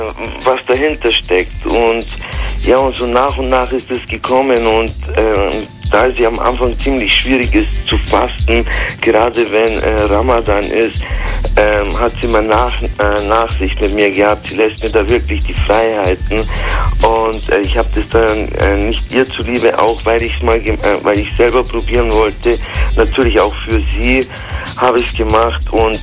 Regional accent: Bavaria, Germany; Ich komme aus Bayern und bin halt einfach auch ein bisschen religiös bei der Großmutter aufgewachsen.

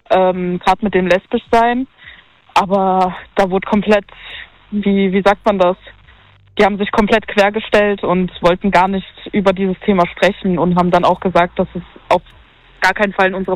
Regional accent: Russia; now in Germany; Ursprünglich aus Russland.

